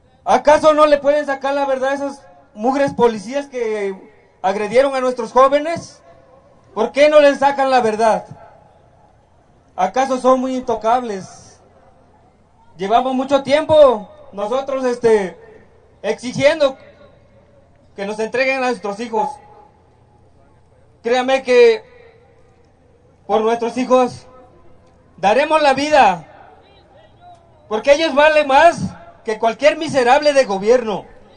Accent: Mexico; Esos somos los mexicanos que ayudan al prójimo cuando sufre.

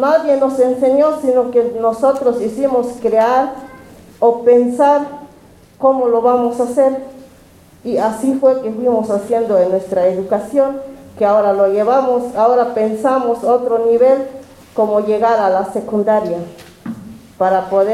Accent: Chiapas, Mexico; vengo de Caracol 3, La Garrucha.

